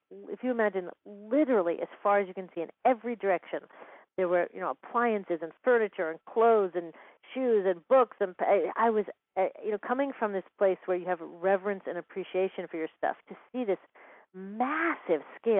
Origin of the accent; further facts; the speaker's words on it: Seattle, Washington, United States; So caring about the environment was such a part of our air at that point, and, you know, growing up in Seattle.